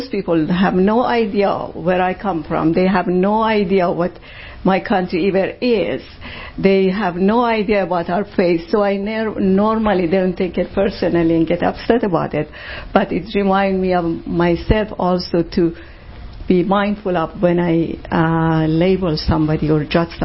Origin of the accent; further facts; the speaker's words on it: Iran; I'm from Middle East, I'm from Iran